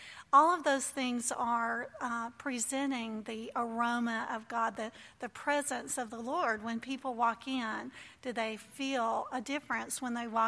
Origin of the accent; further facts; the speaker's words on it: Fairhope, Alabama, United States; I am from Fairhope, Alabama. I know you can't tell that I'm from the South.